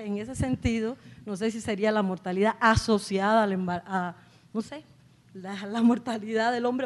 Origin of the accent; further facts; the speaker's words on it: Cuba; y soy cubana